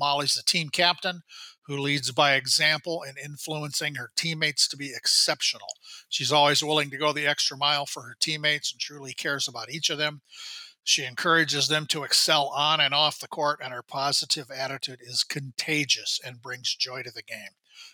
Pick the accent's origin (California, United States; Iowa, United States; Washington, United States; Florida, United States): Iowa, United States; very close to my home state of Iowa.